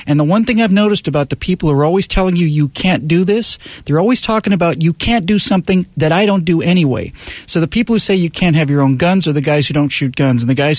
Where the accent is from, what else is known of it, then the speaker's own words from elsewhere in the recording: Bermuda; also born or lived in Miami, United States; now in United States; because I went to private schools where I grew up in Bermuda